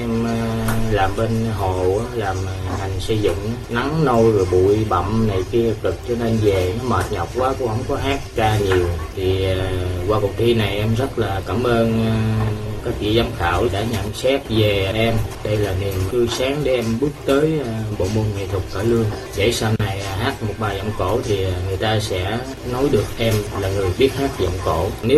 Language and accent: Vietnamese; Bac Lieu, Vietnam; Quê của em ở Bạc Liêu.